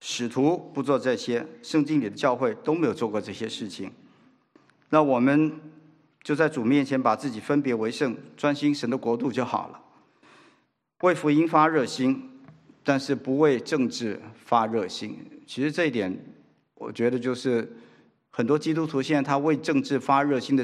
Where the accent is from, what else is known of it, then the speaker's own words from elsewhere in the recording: Taiwan; 那么在台湾，我从台湾来